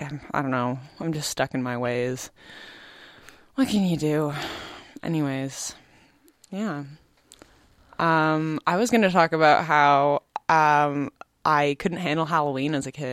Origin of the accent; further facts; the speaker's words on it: Nanaimo, British Columbia, Canada; I grew up on Pirate's Lane because Nanaimo had a pirate-obsessed mayor.